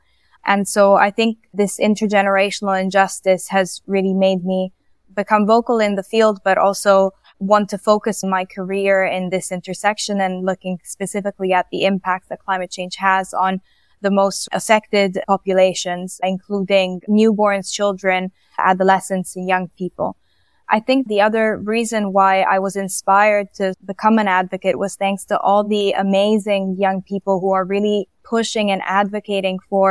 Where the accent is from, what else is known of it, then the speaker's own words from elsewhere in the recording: Italy; English is a second language; now in Geneva, Switzerland; it's lovely to be with you here today in this podcast. I'm originally from Italy. I'm currently living in Geneva, Switzerland, where I work for PMNCH.